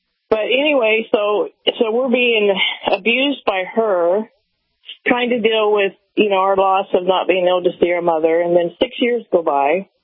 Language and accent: English; Kentucky, United States; also born or lived in Nevada, United States / Idaho, United States; so I was born in Nevada. I was partly raised in Kentucky and in the mountains of Idaho.